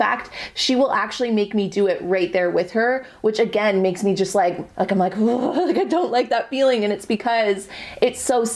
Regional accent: Canada; American adults, I'm Canadian, but it counts.

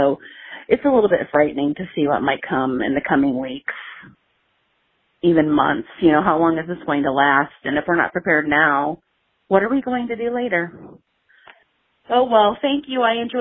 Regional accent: Indiana, United States; I'm from Northern Indiana, and I work in healthcare.

